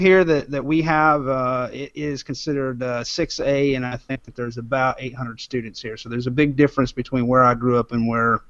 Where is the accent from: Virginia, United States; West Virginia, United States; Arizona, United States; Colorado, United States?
Arizona, United States; But growing up in Arizona, it was a pretty big high school.